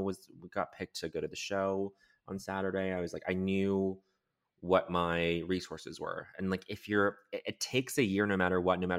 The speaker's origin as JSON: {"language": "English", "town": "Denver", "region": "Colorado", "country": "United States", "tie": "born or raised there", "also_born_or_lived": "Montreal, Canada", "said": "I grew up in Denver, but I lived in Montreal."}